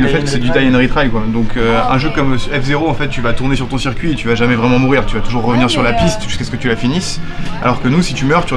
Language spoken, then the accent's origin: French; Paris, Île-de-France, France; Moi, je viens de Paris